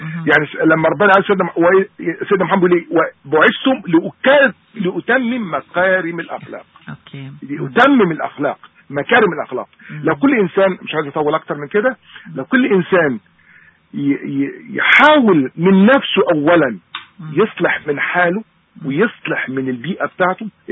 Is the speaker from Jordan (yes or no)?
no; Egypt; في مثل عندنا في مصر يقول لك احترم تحترم